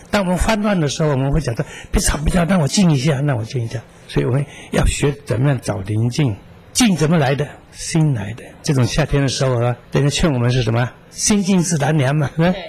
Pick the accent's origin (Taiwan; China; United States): China; 所以我们中国人劝那个大事化小，小事化无，就是把生活越简单越好。